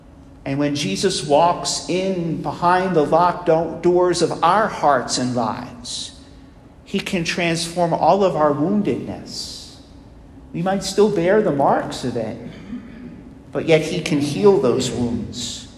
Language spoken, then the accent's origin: English; New York, United States; When I was a kid, the parish that I grew up in New York was named after St. Thomas the Apostle.